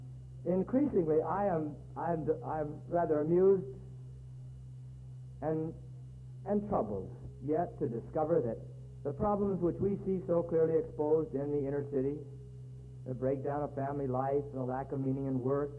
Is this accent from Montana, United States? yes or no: no; Des Moines, Iowa, United States; now in New York City, United States; The discovery of East Harlem was a shock for someone who had been born and bred in Des Moines, Iowa.